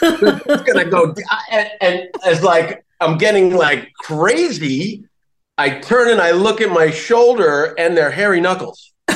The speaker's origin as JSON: {"language": "English", "region": "New Jersey", "country": "United States", "tie": "born or raised there", "said": "I mean, I grew up in New Jersey, going into New York City every day auditioning."}